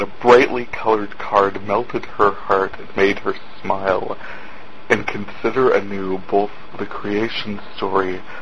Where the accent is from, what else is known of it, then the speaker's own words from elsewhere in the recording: North Dakota, United States; I am from North Dakota, where this week we were declared a disaster area by the president